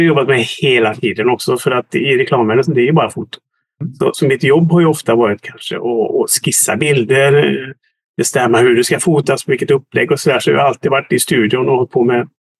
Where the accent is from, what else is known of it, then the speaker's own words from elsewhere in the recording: Borås, Västra Götaland County, Sweden; Jag är uppvuxen och född i Borås. På Norrmalm föddes jag. Växte upp på Ängelbrektsgatan 83G.